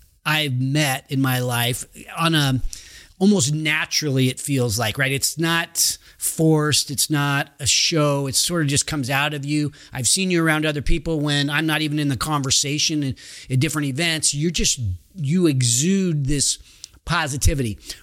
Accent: Roseville, United States; My mom, we grew up here in Roseville and didn't have a lot, especially when, you know, we were little kids, but we didn't know that.

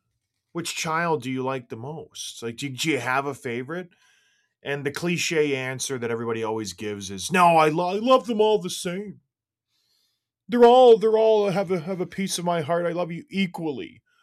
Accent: St. Catharines, Ontario, Canada; I was a Bruins fan growing up, but we grew up in St. Catharines, Ontario.

